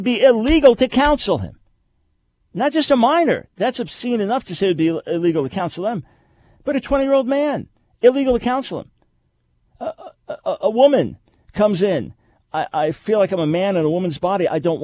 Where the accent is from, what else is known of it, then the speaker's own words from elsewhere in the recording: New York, United States; New York Yankees, which I grew up with as my team, being a New Yorker, Yankees and Mets, but I preferred the Yankees